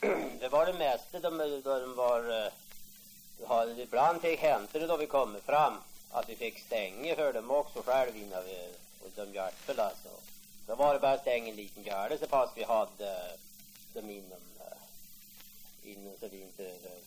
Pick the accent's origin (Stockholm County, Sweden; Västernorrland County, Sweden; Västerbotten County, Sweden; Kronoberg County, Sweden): Västerbotten County, Sweden; Tärna; då vi säger vi kommer från Tärna